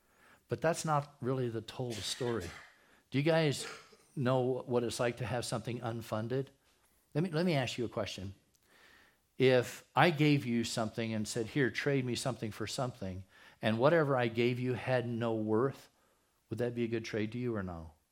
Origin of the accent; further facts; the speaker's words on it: Texas, United States; moved away; I used to say when I moved here from Texas, I used to have to throw a handful of sand on my food to make it taste right